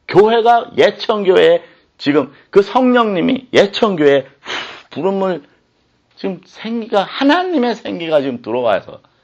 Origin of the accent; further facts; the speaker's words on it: South Korea; 제가 세상식으로 말하면 한국에서 태어났습니다. 고향이 한국이에요.